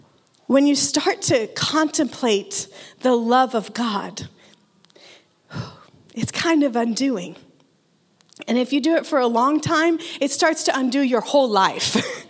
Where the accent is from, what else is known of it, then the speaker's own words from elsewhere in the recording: Oklahoma, United States; I grew up in Oklahoma, and I don't know if you have been there, but it's flat.